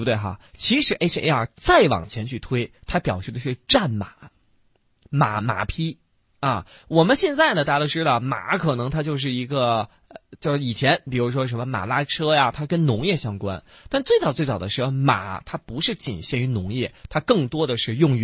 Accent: China; 就我们中国人啊，大家知道，他医学上评判说你死没死、活没活，好像就是心脏它蹦蹦蹦。

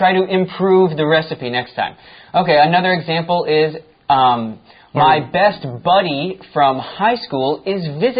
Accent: United States; now in Taiwan; We are both from the United States. We are Americans, but we both live in Taiwan at the moment.

